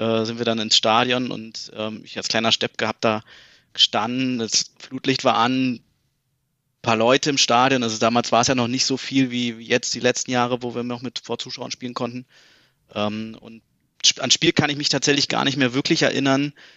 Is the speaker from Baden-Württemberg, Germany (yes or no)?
no; Berlin, Germany; bin gebürtiger Berliner, Friedrichshain geboren, aber irgendwie schon ab meinem ersten Lebensjahr eigentlich dann nach Berliner Klinike gezogen, also Südosten Berlins und jetzt noch 30, einen Monat habe ich noch und tatsächlich bin ich jetzt seit 2016 in München